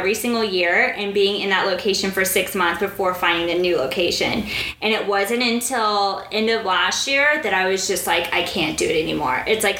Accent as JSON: {"language": "English", "region": "Dubai", "country": "United Arab Emirates", "said": "I'm from Dubai, but I will be there."}